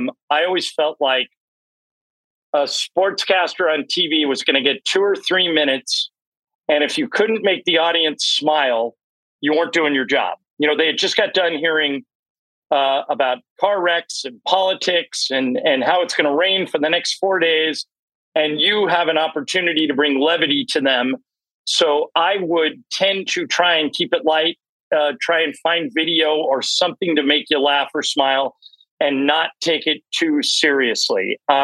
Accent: Los Angeles, California, United States; and then I got here to LA, which is my hometown, in 1995.

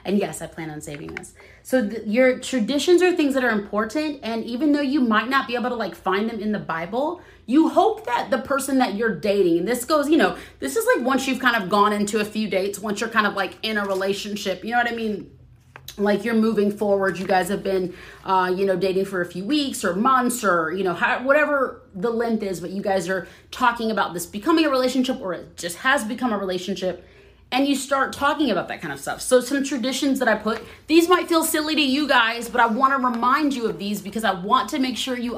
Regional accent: the South, United States; now in California, United States; I'm Black from the South. You know I dress up. But I live in California now.

